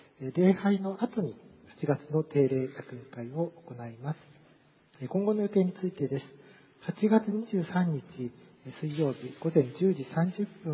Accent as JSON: {"language": "Japanese", "town": "Higashimurayama", "region": "Tokyo", "country": "Japan", "said": "ちなみに私は東村山出身でございます。御田町でございます。"}